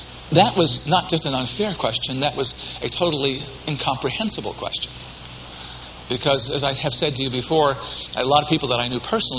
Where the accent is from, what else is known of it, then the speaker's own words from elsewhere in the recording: Boston, Massachusetts, United States; accent: Yankee; I was born and bred in Boston. Some of you can tell that I still have enough Yankee accent to not be able to hide that.